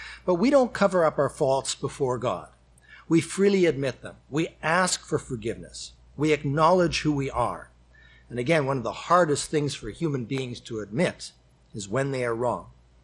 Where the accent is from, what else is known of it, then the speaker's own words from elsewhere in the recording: Western Canada, Canada; It was a good friend that I grew up with back in Western Canada.